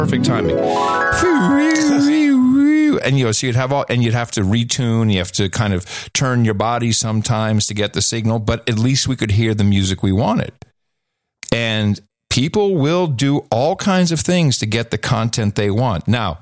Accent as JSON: {"language": "English", "country": "Netherlands", "tie": "born or raised there", "second_language": "English", "said": "Back in the 70s, growing up in Europe, the Netherlands specifically"}